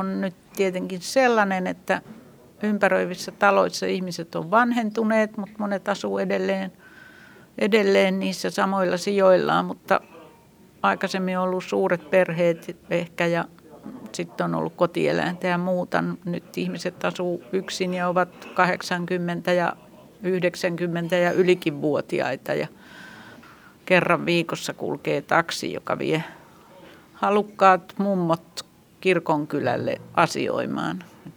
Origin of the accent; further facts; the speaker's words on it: Loppi, Kanta-Häme, Finland; No, kun mä oon syntyperäinen loppilainen ja Salon kyläläinen, joka on aika lähellä tätä Räyskälän kenttää